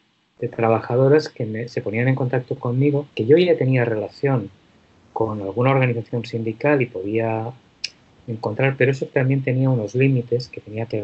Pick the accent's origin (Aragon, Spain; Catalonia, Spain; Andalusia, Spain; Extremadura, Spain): Catalonia, Spain; Barcelona; moved away as an adult; also born or lived in Nicaragua; Yo soy nacido y criado en Barcelona. Empecé a trabajar en Nicaragua hace unos cuantos años. Y en el año 2004 me quedé a vivir en Nicaragua